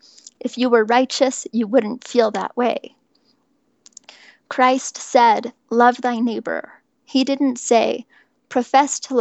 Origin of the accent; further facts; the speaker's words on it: Idaho, United States; I grew up in very close to Rexburg, Idaho, and my hometown was over 99% Mormon. So it was a very Mormon upbringing.